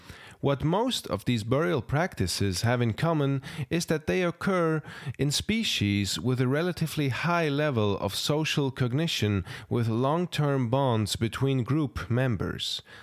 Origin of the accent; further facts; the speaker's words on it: Switzerland; I'm from Switzerland and I studied prehistoric archaeology.